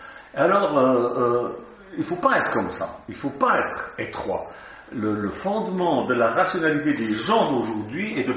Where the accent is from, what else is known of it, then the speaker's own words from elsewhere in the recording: Switzerland; Chez nous, en Suisse, on a beaucoup de dénominations chrétiennes.